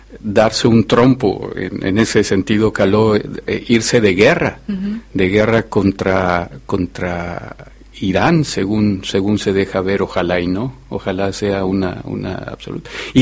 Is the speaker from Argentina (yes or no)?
no; Mexico City, Mexico; soy originario de la Ciudad de México y nunca estuve más de 10 años, por decirte algo, en una ciudad.